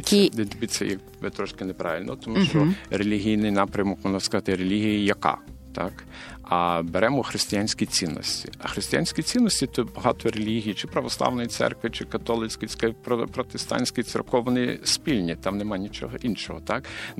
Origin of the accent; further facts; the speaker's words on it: Lviv Oblast, Ukraine; бо я з родом з Львівщини